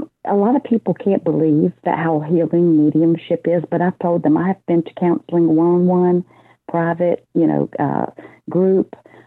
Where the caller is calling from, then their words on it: North Carolina, United States; North Carolina.